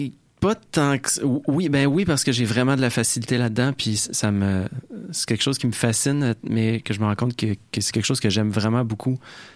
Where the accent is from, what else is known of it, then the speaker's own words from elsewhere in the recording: Cap-Chat, Quebec, Canada; Gaspésien. J'ai vécu 9 ans à Capcha.